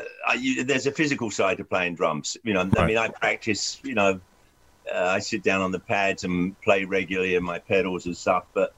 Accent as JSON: {"language": "English", "region": "London", "country": "United Kingdom", "tie": "born or raised there", "said": "I used to go and see them when I was growing up in London."}